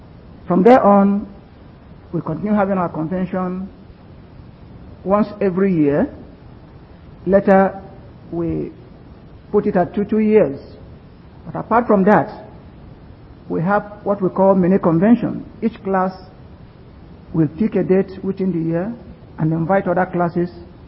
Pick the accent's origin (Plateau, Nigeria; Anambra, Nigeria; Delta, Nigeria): Delta, Nigeria; Wore; I come from Wore class. Wore is in Delta State in Nigeria, West Africa.